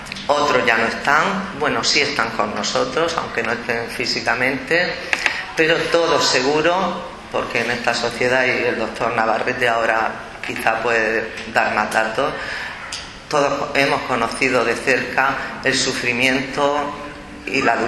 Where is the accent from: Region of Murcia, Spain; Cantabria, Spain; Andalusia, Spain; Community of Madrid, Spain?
Region of Murcia, Spain; Totana; es una satisfacción estar en Totana, en mi pueblo y con los amigos de siempre